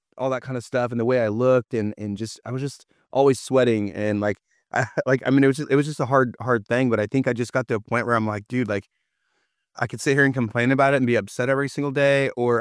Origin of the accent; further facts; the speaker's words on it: California, United States; I am. I'm from Northern California, and I can never say the word rural.